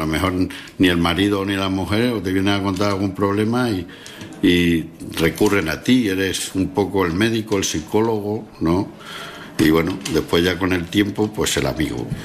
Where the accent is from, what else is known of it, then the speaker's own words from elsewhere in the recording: Casatejada, Extremadura, Spain; Me iré a mi pueblo, a Extremadura, tengo en Casa Tejada, que es mi pueblo, al lado de Navalmoral de las Matas. Tengo una casa que era la de mis padres y tal, de la familia.